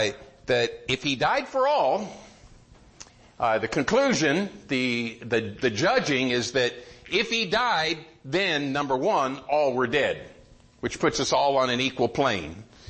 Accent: Arizona, United States; I'm from Arizona. I grew up in Arizona. I'd never been to the Grand Canyon.

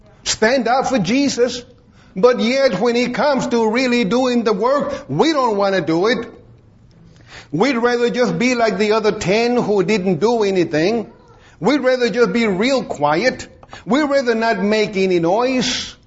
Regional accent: Beeville, Texas, United States; I said, let's go to my hometown. I need to go and evangelize my friends and neighbors that I was raised born and raised with. So we went to my hometown, Beeville.

